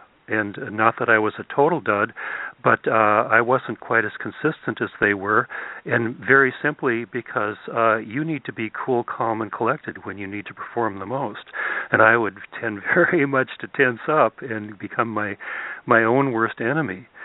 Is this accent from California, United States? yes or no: no; North Dakota, United States; I grew up in North Dakota, northern part of North Dakota, actually